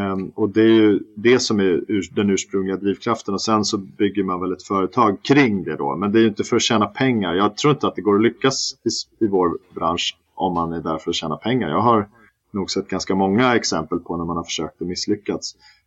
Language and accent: Swedish; Stockholm, Stockholm County, Sweden; also born or lived in Malmö; Jag är ju stockholmare som alla hör, men jag bodde ju 3 år i Malmö.